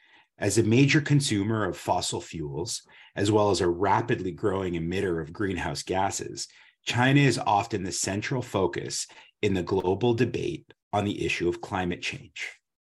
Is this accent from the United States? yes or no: no; Canada; I grew up skiing in the Canadian Rockies.